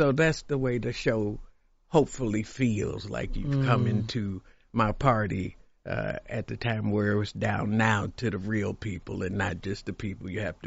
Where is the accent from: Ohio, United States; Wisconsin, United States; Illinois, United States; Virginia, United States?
Illinois, United States; Chicago; And so I'm from Chicago.